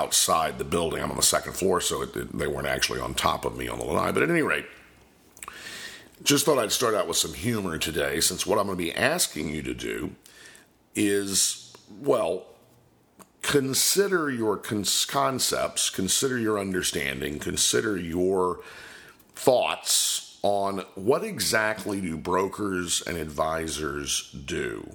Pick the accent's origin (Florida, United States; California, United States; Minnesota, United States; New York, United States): Florida, United States; Now, I'm originally from Polk County, Florida